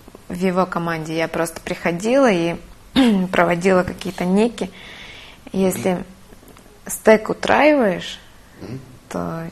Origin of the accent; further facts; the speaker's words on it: Suntar, Sakha Republic, Russia; Я родом из Якутии.